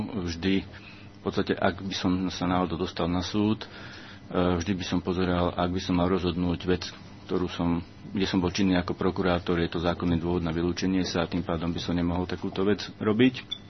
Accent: Šurany, Nitra Region, Slovakia; pochádzam zo Šurian.

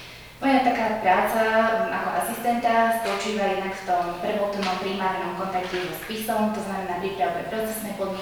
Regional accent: Nová Baňa, Banská Bystrica Region, Slovakia; pochádzam zo stredného Slovenska z Novej Bani, kde som chodila na gymnázium Františka Švantnera.

